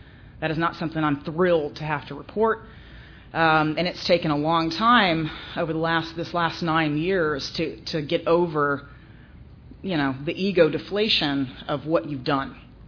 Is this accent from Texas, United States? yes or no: no; Cartersville, Georgia, United States; accent: twang; I'm from Cartersville. If I'm around my family for too long, I start talking with a little bit of twang.